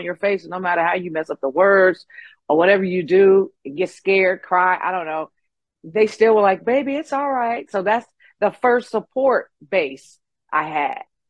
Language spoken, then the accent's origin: English; Memphis, Tennessee, United States; now in Nashville, United States; Well, I've been in Nashville for 26 years. So I moved from Memphis 26 years ago.